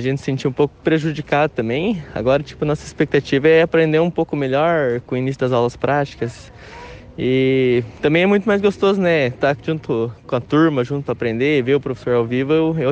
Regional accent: Arapoti, Paraná, Brazil; Sou de Arapoti, Paraná.

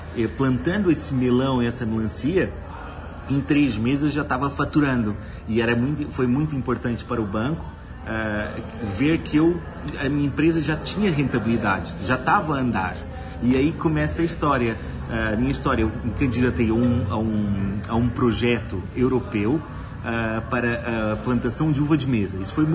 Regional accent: Maringá, Paraná, Brazil; now in Portugal; nós quatro nascemos aqui em Maringá. E certo. Nós agora, depois de Maringá, fomos viver para Portugal. Então eu costumo sempre dizer com muito orgulho que sou maringaense

